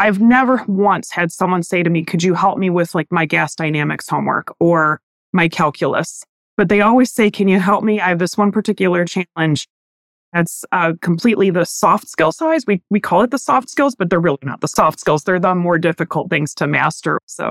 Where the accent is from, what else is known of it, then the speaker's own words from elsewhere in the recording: Michigan, United States; I grew up in Michigan, about 30 minutes away from now my alma mater, the University of Michigan.